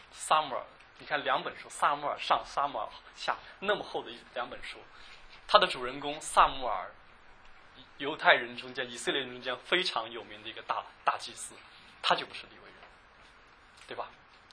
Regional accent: China; 在座的我们都是中国人

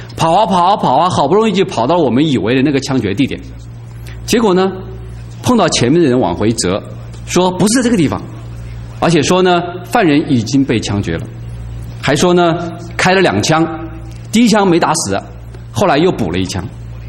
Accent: China; 我是在中国大陆长大的，我小的时候呢大约只有几岁，那时候还在文化革命期间

